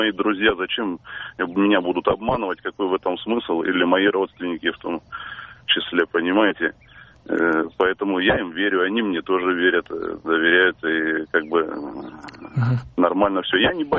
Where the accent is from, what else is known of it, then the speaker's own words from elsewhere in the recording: Donetsk, Donetsk Oblast, Ukraine; Да, я с Донецка.